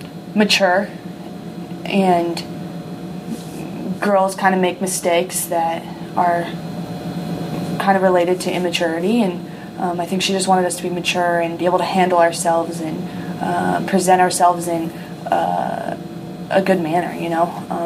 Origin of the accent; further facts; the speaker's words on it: Rio Rancho, New Mexico, United States; So I grew up in New Mexico in a town called Rio Rancho. There's nothing but dirt there. And the wind blows like crazy.